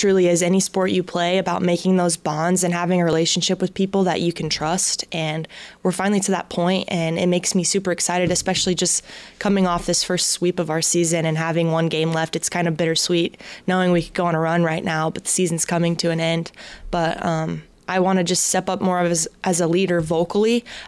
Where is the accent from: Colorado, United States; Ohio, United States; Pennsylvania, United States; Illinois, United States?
Colorado, United States; Denver; I, for one, really enjoy playing in Denver just because that's my hometown. I get all my family there